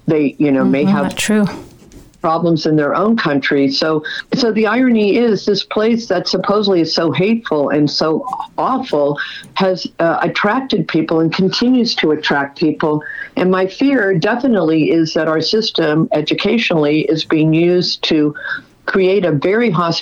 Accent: United States; I'm Irish Catholic. I have three grandparents from Ireland. I'm a first-generation American. I have a Nicaraguan grandmother

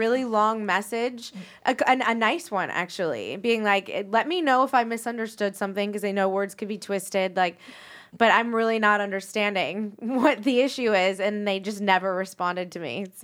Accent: New Orleans, Louisiana, United States; She always says it's like the Southern woman thing, but I'm like, girl, I'm from New Orleans. Like, I didn't get that.

